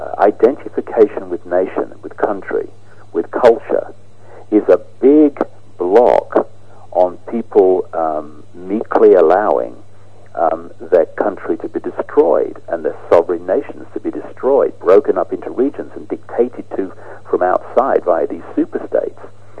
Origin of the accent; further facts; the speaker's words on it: United Kingdom; born there; My body had to be born, if you like, somewhere, or I would have drowned on a piece of, I'd be on a piece of land. It happened to be Britain.